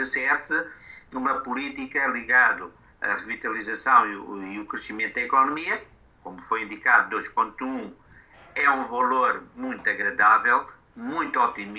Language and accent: Portuguese; Angola; a nossa expectativa enquanto angolanos é essa